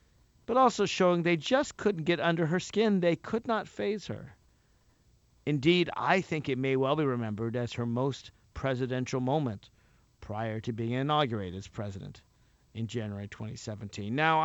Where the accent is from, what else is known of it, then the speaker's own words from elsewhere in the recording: Alexandria, Virginia, United States; She came to my hometown, met me personally and, you know, another 100 of her closest friends and family, and talked before a group of thousands of excited supporters right there in my hometown in the front of Alexandria City Hall in Market Square.